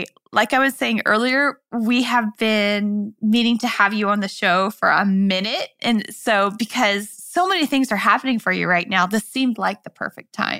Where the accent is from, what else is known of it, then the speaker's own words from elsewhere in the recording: Midwest, United States; You know, I grew up in the Midwest originally. So I grew up being like toted around to all these garage sales